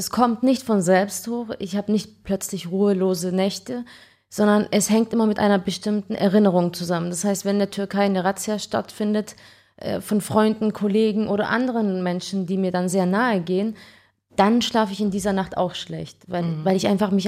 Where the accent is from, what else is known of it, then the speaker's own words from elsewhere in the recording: Ulm, Baden-Württemberg, Germany; Also ich bin schon rumgekommen um die Welt, aber meine Heimat ist Ulm gewesen, immer.